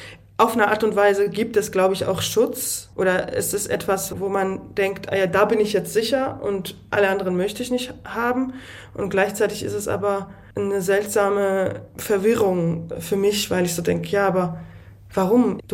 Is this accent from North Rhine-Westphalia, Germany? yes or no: no; Saxony, Germany; born there; also ich darf das von meinem Geburt her sagen, dass Erzgebirge meine Heimat ist.